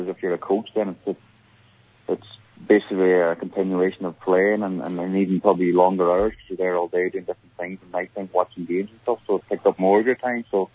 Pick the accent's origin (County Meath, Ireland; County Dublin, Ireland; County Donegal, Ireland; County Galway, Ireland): County Donegal, Ireland; Lifford; Obviously, the Gaelic football growing up in Lifford